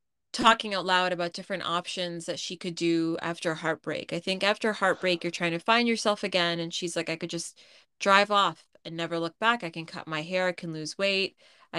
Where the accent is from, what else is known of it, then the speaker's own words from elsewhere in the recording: United States; we have it to a small degree as just consumers living in America, being American, it's never quite enough, right?